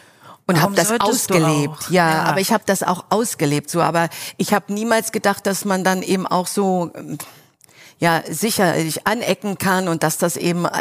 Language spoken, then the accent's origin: German; Thuringia, Germany; wir sind ja aus Thüringen gekommen und wir wollten eigentlich nicht nach Berlin.